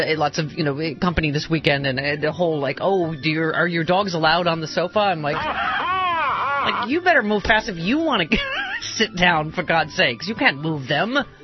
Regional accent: Buffalo, New York, United States; now in Los Angeles, United States; I apologize in advance to my friends listening in my hometown of Buffalo, New York, but it's really cold here in L.A., isn't it?

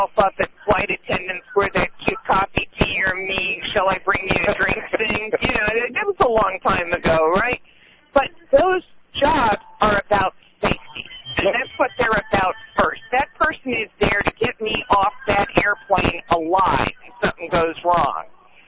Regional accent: California, United States; all of my life growing up in California, I knew about my government.

